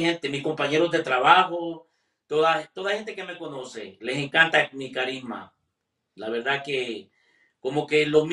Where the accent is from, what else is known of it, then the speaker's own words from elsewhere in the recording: El Salvador; cuando les digo que soy salvadoreño, no, no me creen que soy salvadoreño, les digo, sí, yo soy salvadoreño.